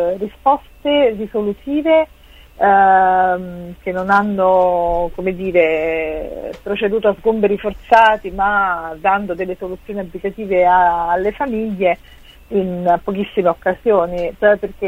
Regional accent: Naples, Campania, Italy; now in Rome, Italy; io sono di Napoli, ma vivo a Roma da oltre 17 anni

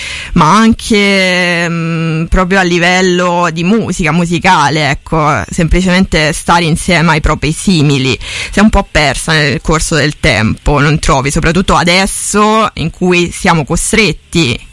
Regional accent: Savona, Liguria, Italy; io, vabbè, sono di Savona

